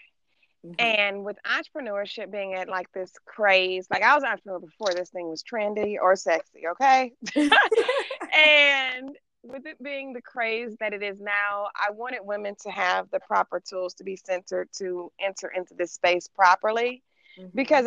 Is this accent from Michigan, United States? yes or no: yes; Detroit, Michigan, United States; now in Atlanta, United States; I shouldn't say home. I live in Atlanta, my hometown of Detroit.